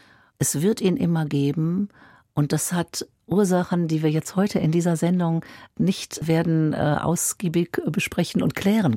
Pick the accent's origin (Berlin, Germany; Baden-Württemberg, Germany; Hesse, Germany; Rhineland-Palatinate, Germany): Berlin, Germany; Berlin ist meine Heimatstadt. Ich sehe meinen Platz auf jeden Fall hier. Meine zweite Heimat, wenn man so mag, dann ist es tatsächlich Israel.